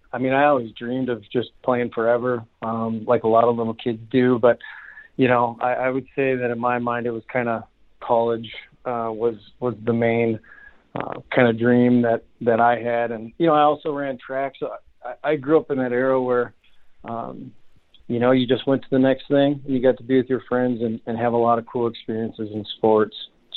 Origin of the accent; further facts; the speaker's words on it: Grand Forks, North Dakota, United States; growing up in Grand Forks, and my dad was the offensive coordinator at the University of North Dakota.